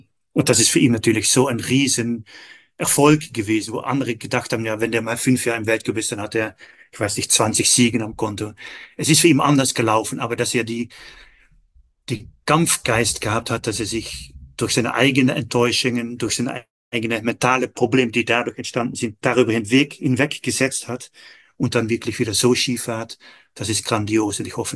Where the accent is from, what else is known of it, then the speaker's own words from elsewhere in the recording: Netherlands; now in Austria; vor allem niederländische Medien, was ja meine Heimat ist